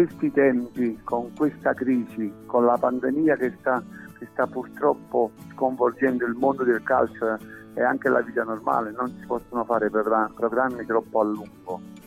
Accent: Sorrento, Campania, Italy; io sono di Sorrento, non potevo dire no a ritornare nella squadra del mio cuore

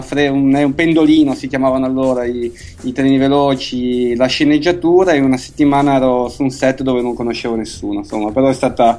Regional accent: Lavagna, Liguria, Italy; also born or lived in Chiavari; fino a 4 anni fa abitavo a Lavagna, perché io sono di Lavagna, anche se al tempo si nasceva a Chiavari, e sempre comunque al di là dell'Entella, del fiume Entella.

